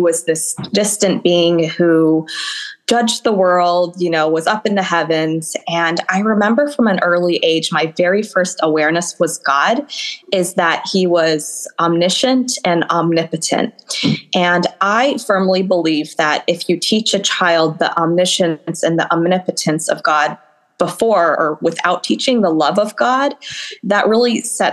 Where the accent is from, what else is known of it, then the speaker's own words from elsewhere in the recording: United States; I am the first person in my entire lineage to be born and raised in the United States.